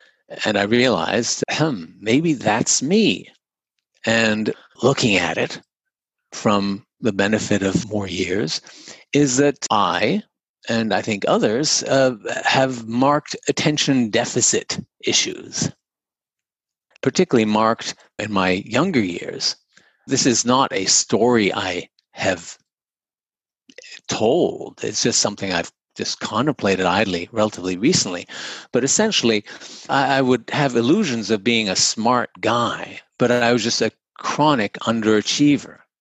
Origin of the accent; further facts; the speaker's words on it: England, United Kingdom; I grew up in England, through college in England, going to law school